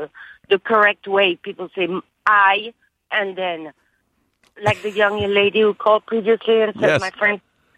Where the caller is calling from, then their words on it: West Palm Beach, Florida, United States; English is a second language; Understand, English is my second language, and so I had to learn it, paying great attention to grammar and perfecting it all the time.